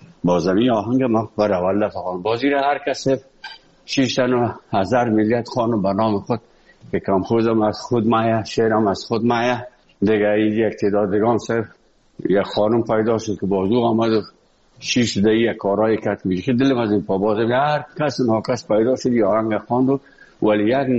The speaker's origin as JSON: {"language": "Persian", "country": "Afghanistan", "moved": "yes", "said": "وقتی که من از افغانستان بر آمدم"}